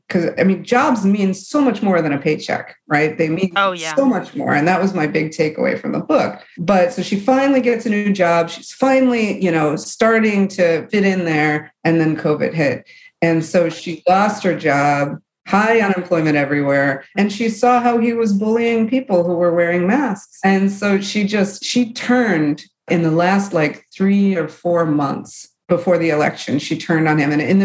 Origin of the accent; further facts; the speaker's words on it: Michigan, United States; And I'm from the Rust Belt. I'm from Michigan.